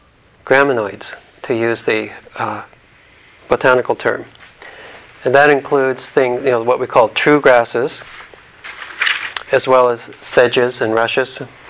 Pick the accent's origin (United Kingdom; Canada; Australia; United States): Canada; Alberta; When I was a boy growing up in Alberta, I remember walking out into the large grain fields where all you could see were the tall grasses, the tall grains waving in the winds.